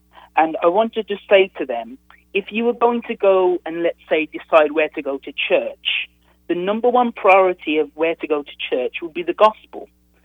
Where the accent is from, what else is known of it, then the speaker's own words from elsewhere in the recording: Dudley, West Midlands, United Kingdom; I'm from the West Midlands in a town called Dudley.